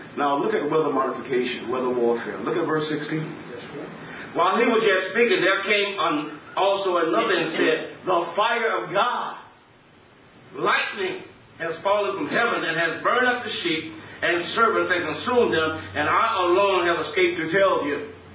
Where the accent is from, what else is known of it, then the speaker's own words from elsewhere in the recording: Southern United States, United States; you know, I'm from the South, you know, yellow cornmeal.